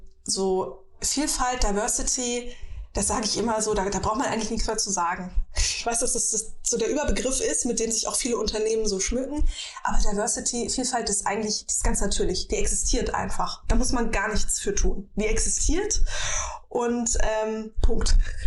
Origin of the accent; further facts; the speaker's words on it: Southern Germany, Germany; Ich bin in der DDR geboren und meine Mutter ist dann mit mir nach Süddeutschland geflüchtet. Da war ich, also nicht 7, 8, 9 Monate alt.